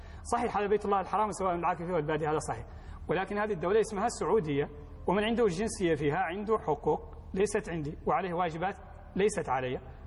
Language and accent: Arabic; Mauritania; وأنا ولدت في موريتانيا فأنا موريتاني.